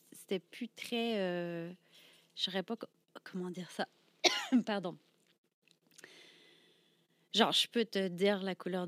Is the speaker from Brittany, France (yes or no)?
yes; Brittany, France; now in Canada; Là, quand j'ai quitté la Bretagne pour venir au Canada cet été-là, je vendais du poisson sur le marché.